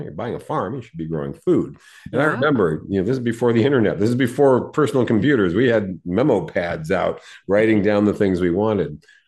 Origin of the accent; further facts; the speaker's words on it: San Diego, California, United States; I grew up with these in San Diego.